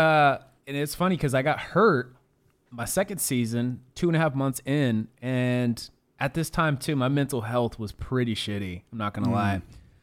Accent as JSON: {"language": "English", "region": "California", "country": "United States", "said": "I'm originally from the Bay Area."}